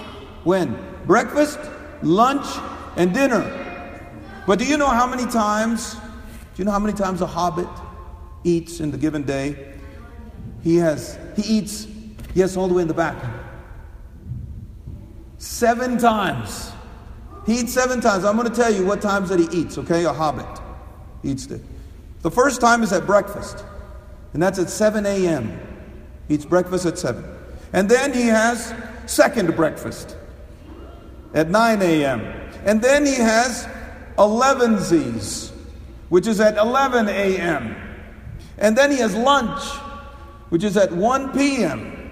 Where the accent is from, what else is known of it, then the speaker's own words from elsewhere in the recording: India; If you are an Indian, if you're an Indian like me, I'm from India, means I'm an Indian.